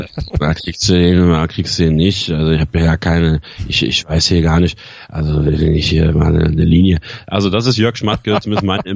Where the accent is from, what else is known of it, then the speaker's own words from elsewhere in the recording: Germany; muss ich als Deutscher das mitmachen, weil es gibt andere Probleme in Deutschland